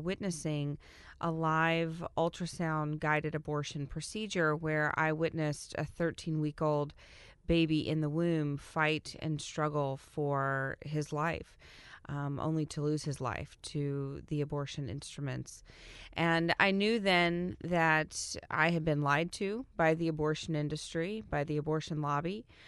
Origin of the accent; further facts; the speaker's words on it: Texas, United States; So I am from Texas. I worked for a Planned Parenthood facility there.